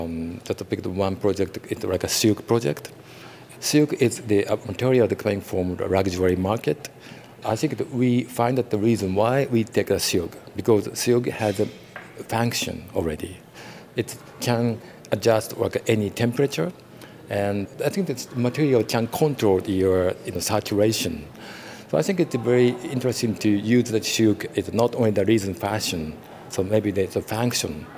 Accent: Japan; We are coming from Japan. I think that we are Japanese people always try to innovate to something new, like a Walkman from Sony and hybrid car from Toyota.

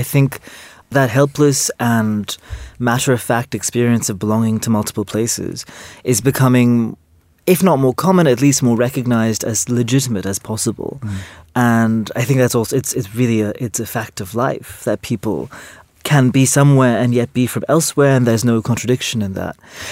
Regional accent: India; now in New York, United States; I'm Indian, not only of ancestry and heritage, but also still of citizenship. It's a country I feel very attached to. Though I live in New York and have lived in New York most of my life, I think of myself as an Indian in New York.

